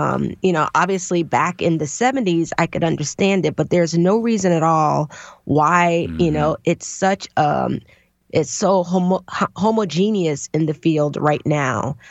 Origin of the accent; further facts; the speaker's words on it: Jersey City, New Jersey, United States; growing up in Jersey City, New Jersey.